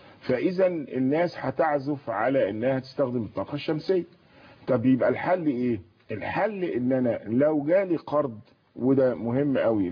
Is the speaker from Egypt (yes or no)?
yes; Egypt; احنا عندنا في مصر حوالي 24,000 ميجا وات.